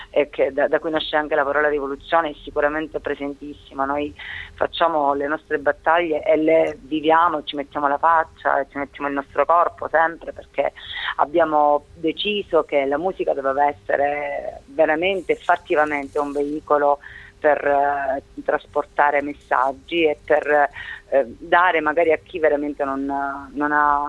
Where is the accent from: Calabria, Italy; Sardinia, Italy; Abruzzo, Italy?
Calabria, Italy; noi siamo calabresi e abitiamo la Calabria, che è una terra di approdo